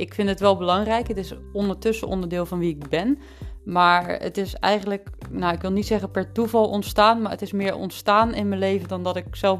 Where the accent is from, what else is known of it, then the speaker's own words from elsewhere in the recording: Neer, Limburg, Netherlands; Ik ben geboren in de plaats Neer. En dat ligt tussen Venlo en Roermond in.